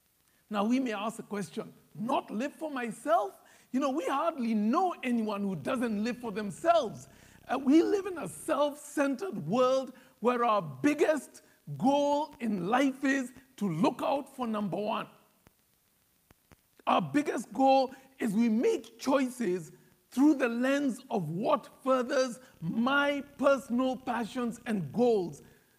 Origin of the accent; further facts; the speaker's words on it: Kenya; And I'm a Kenyan, and the British colonized us for 100 years.